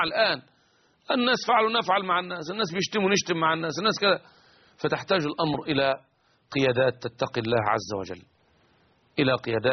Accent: Egypt

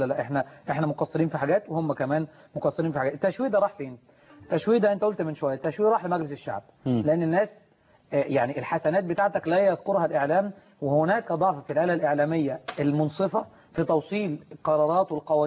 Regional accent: Egypt; احنا كلنا مصريين, بس انا كمسلم انا معتز بديني

